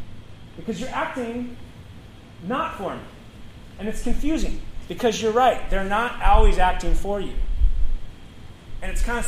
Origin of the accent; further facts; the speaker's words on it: Seattle, Washington, United States; And I had long hair at the time because I'm from Seattle.